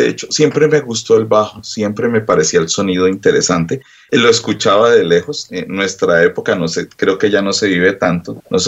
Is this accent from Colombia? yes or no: yes; Bogotá, Colombia; born there; el tema … es un tema que le compuse a la ciudad donde yo nací.